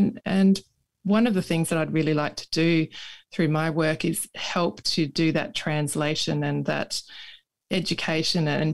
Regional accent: Tasmania, Australia; you know, as a youth growing up in Tasmania.

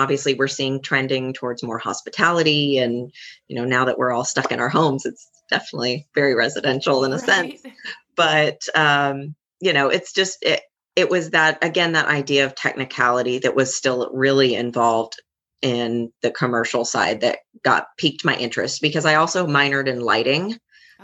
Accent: Plano, Texas, United States; I was up in the Plano area. So I actually went to Carrollton School District.

